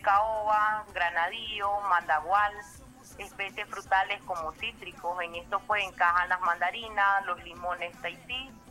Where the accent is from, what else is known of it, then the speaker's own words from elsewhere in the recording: Nicaragua; como buenos nicaragüenses.